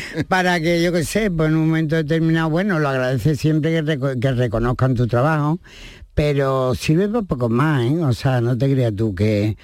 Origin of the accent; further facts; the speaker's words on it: Antequera, Andalusia, Spain; born there; yo nací en Antequera